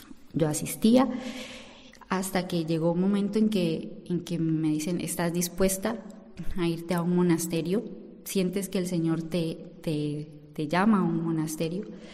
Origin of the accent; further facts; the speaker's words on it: Popayán, Cauca, Colombia; now in Spain; Sí, soy de Colombia, de Popayán, concretamente.